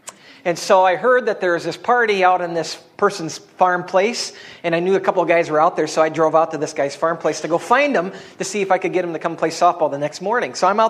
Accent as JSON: {"language": "English", "town": "Dawson", "region": "Minnesota", "country": "United States", "said": "I'm from Dawson, Minnesota."}